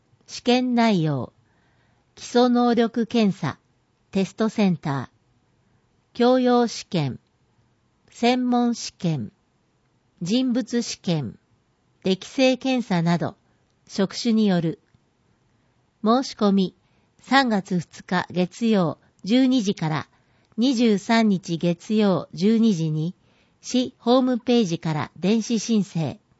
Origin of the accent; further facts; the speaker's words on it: Rikuzentakata, Iwate, Japan; 震災直後、私は生まれ故郷の岩手県陸前高田市に向かい